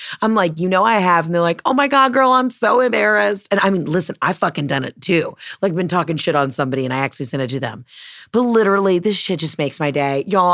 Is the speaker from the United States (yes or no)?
yes; Georgia, United States; Now, A to B, P to P, you know I can say that because I'm from Georgia.